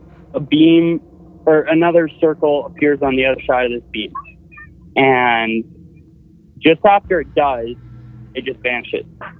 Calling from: Tillsonburg, Ontario, Canada; from Tilsonburg, Ontario.

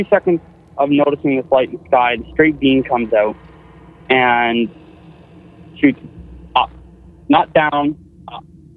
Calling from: Tillsonburg, Ontario, Canada; from Tilsonburg, Ontario.

